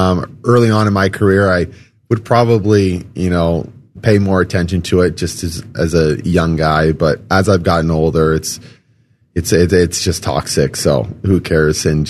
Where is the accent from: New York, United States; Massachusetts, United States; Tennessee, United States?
Massachusetts, United States; also born or lived in Colorado; Yeah, I grew up in Massachusetts as well, and it snowed all the time there.